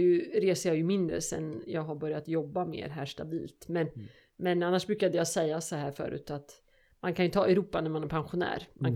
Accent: Örebro County, Sweden; now in Nora, Sweden; Jag är uppvuxen utanför Örebro

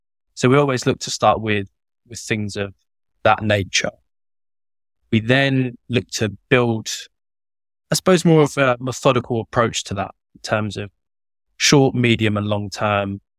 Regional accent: United Kingdom; We're British

